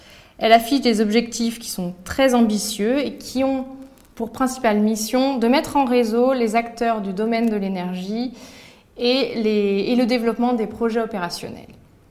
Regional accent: Brittany, France; Donc, je suis bretonne

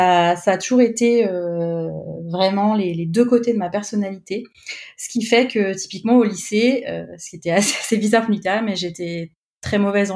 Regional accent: Clermont-Ferrand, Auvergne-Rhône-Alpes, France; now in Paris, France; j'ai fait une licence d'anglais assez classique dans l'université près de chez moi à Clermont-Ferrand.

